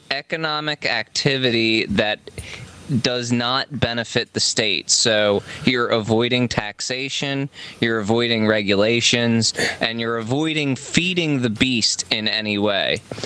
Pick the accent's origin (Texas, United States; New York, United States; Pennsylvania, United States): Pennsylvania, United States; Philadelphia; I grew up in Philadelphia.